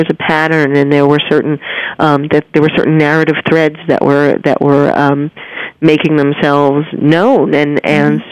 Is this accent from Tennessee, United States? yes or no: no; New York, United States; growing up in New York, being a New Yorker at a time in the, you know, 60s, 70s, and 80s when food was very big